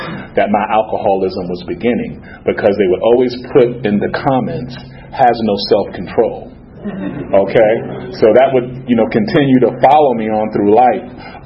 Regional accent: New York, United States; born there; Basically, I was born in New York. Came from a decent family.

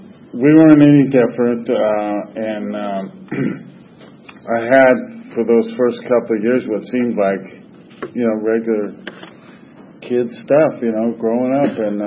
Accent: Los Angeles, California, United States; born there; But I was born in Los Angeles in 1950.

